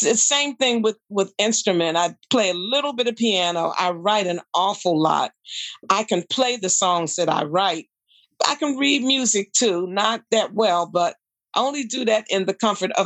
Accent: Pittsburgh, Pennsylvania, United States; now in Philadelphia, United States; I now live in Philly. I've been in Philly for quite some time, but I'm from Pittsburgh, Pennsylvania.

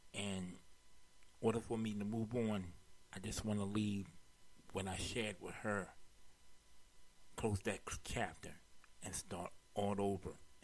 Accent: Maryland, United States; this is my hometown, and I'll always respect my home team, Orioles and the Ravens.

